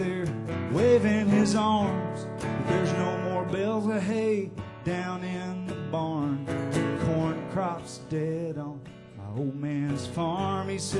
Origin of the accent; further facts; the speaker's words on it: Kerrville, Texas, United States; I grew up over there in Kerrville, growing into that when I was a kid